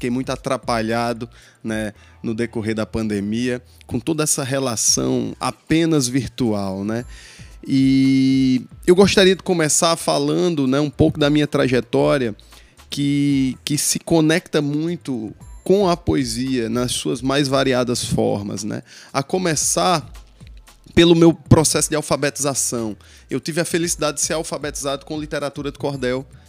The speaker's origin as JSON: {"language": "Portuguese", "country": "Brazil", "tie": "born there", "said": "das serras de Santa Luzia, onde eu nasci."}